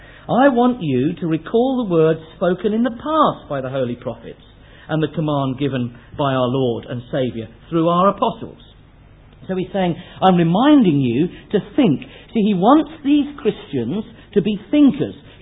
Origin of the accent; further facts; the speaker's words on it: England, United Kingdom; And then, almost without thinking, I replied, Madam, I'm English.